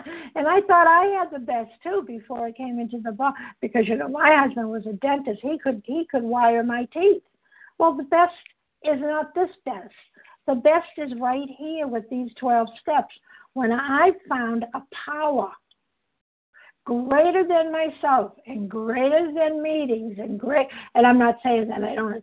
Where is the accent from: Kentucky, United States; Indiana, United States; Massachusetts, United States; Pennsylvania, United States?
Massachusetts, United States; Boston; I'm from Boston, Massachusetts